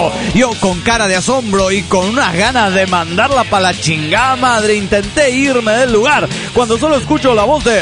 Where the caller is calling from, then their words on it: San Antonio, Texas, United States; de San Antonio, Texas.